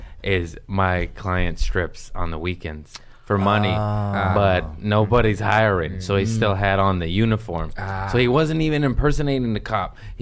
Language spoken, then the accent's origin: English; Los Angeles, California, United States; Los Angeles. I'm just special.